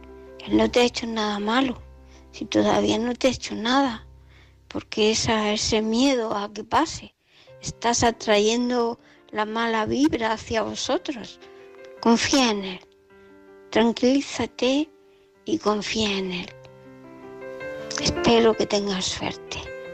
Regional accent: Murcia, Region of Murcia, Spain; de Murcia.

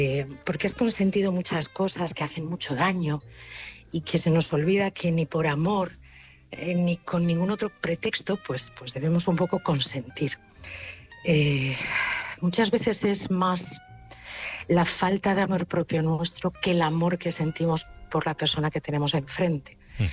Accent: Madrid, Community of Madrid, Spain; also born or lived in Málaga; Sí, soy española, de Madrid además, y lo que pasa es que los últimos 20 años los pasé por Málaga, por aquella zona, pero sí, española

